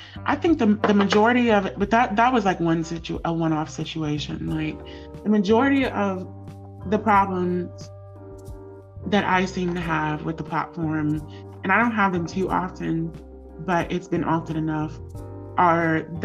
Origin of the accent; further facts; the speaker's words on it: United States; So then he got mad at me when I told him I was American. Mm-hmm. And I'm American.